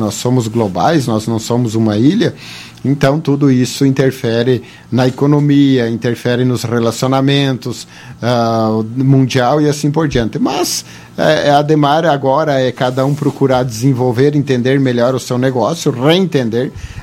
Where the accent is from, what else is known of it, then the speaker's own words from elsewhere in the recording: Barracão, Rio Grande do Sul, Brazil; eu não sou de Lagoa Vermelha, eu sou natural de Barracão, e quando eu nasci, Barracão já era município, né? Então sou filho de Barracão.